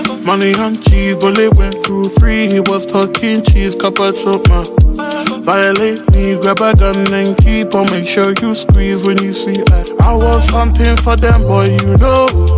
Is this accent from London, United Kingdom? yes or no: yes; London, United Kingdom; I'm from East London.